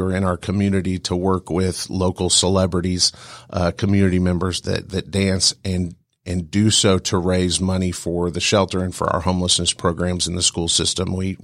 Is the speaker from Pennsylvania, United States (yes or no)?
no; Colorado, United States; And I have a friend that I played football with growing up in Colorado